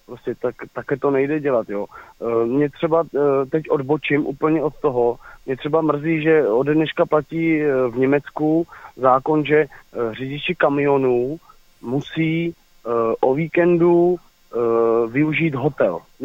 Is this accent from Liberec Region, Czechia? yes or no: yes; Ralsko, Liberec Region, Czechia; já taky jsem z Ralska, z obce, jakoby, nejsem přímo z Kuřivot, ale prostě Ralsko znám, tam jsem vyrůstal v prostoru